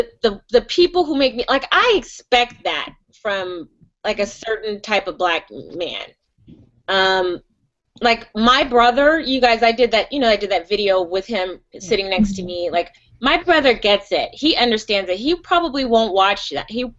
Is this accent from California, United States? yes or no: yes; Gardena, California, United States; I'm born and raised in Gardena, LA, and yeah, I grew up on